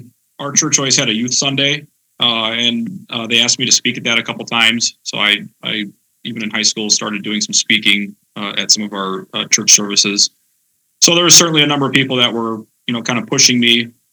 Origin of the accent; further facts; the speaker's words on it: Iowa, United States; Well, I grew up in Northwest Iowa, so that's where I'm from.